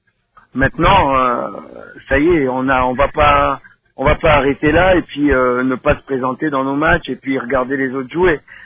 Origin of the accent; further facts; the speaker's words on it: Republic of the Congo; Donc déjà, en tant que Congolais, c'est une grande fierté d'être là aujourd'hui.